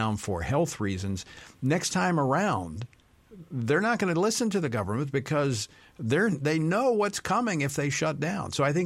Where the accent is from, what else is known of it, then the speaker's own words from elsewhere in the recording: Louisiana, United States; It's important to your state, important to my home state of Louisiana.